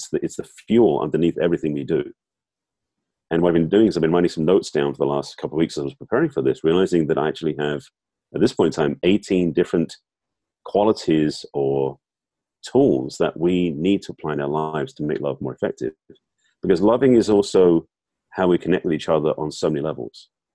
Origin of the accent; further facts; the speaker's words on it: England, United Kingdom; I'm actually English. Mm-hmm. And born and raised in English free in a somewhat conservative Jewish family.